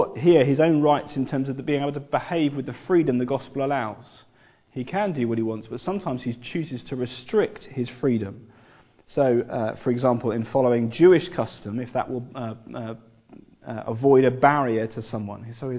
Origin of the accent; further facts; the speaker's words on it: England, United Kingdom; It's not always something that we're great at doing as English people.